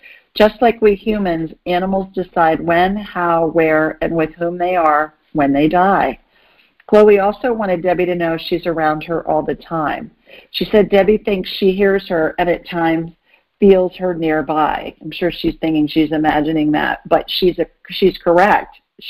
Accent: United States; I think they call it Quebec, but I call it Quebec because I'm American.

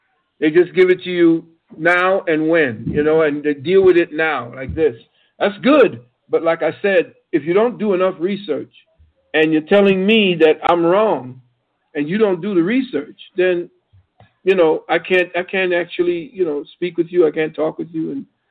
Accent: Trinidad & Tobago; No, I was never this pale. When I came from Trinidad, I was like 5 or 10 shades darker.

